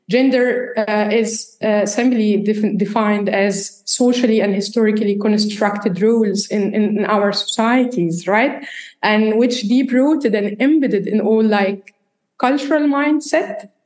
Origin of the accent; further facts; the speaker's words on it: Egypt; And I come from Egypt, like the North Africa, where I belong to.